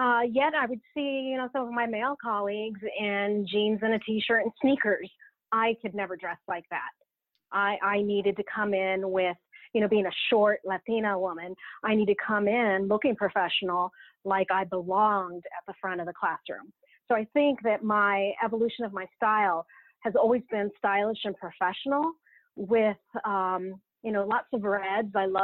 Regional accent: United States; moved away as an adult; now in Victoria, Canada; I'm in Victoria, I'm an American living in Canada, although I did become a Canadian citizen a little over a year ago.

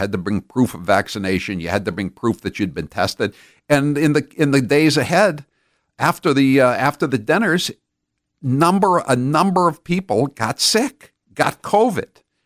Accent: Maine, United States; born there; From the Maine legislature, because I was born in Maine, and I was born in Cumberland County, and I have relatives who are in politics in Cumberland County

